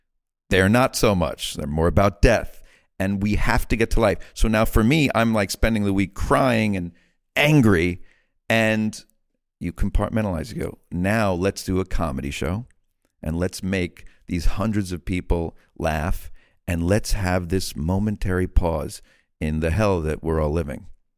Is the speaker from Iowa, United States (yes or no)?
no; Bronx, New York, United States; I experienced it a couple of times as a kid and growing up in the Bronx, like, hey, Jew, you know, whatever.